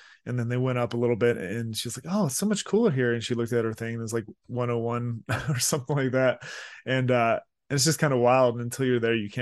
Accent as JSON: {"language": "English", "region": "Florida", "country": "United States", "tie": "born or raised there", "said": "Like, I grew up in South Florida"}